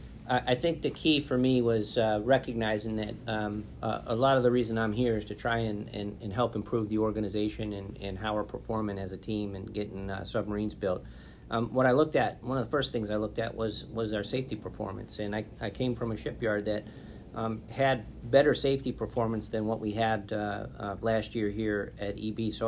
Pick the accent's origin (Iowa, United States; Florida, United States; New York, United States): New York, United States; Buffalo; born there; also born or lived in San Diego; I lived in San Diego for 14 years, and even though I was born in Buffalo, New York, my blood thinned out quite a bit.